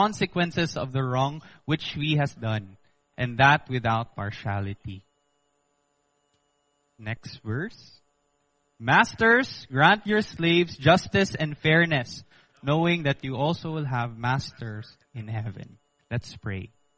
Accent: Philippines; first language Bisaya; I am half Filipino. No, I was born here, so I speak Bisaya fluently.

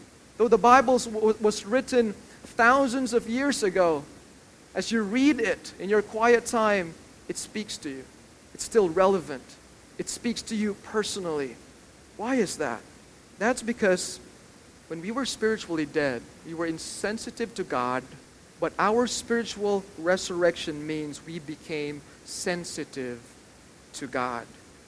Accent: Manila, Metro Manila, Philippines; And since we're from Manila, we went back to Manila

